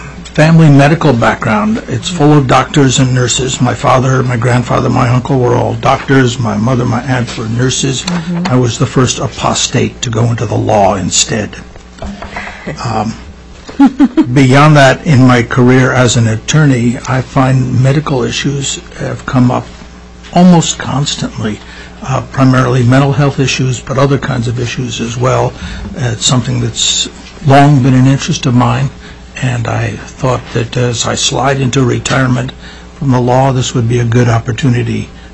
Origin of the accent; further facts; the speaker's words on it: Juneau, Alaska, United States; from Juno